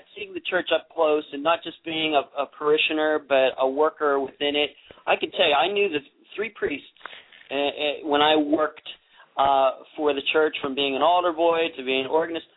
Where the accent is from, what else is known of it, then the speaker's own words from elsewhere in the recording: Leechburg, Pennsylvania, United States; I'm from Leechburg, Pennsylvania. It's where they used to have a Catholic youth center there.